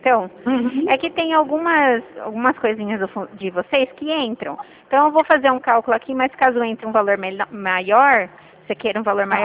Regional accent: Itu, São Paulo, Brazil; eu sou daqui de Itu.

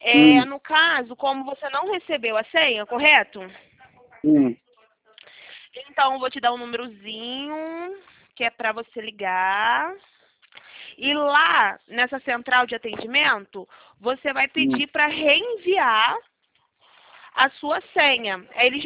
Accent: Rio de Janeiro, Brazil; eu sou do Rio.

